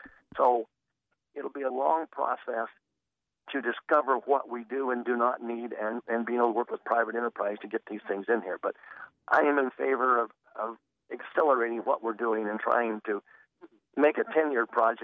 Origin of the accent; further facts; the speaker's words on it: Camas, Washington, United States; ever since I was a small kid growing up in Camas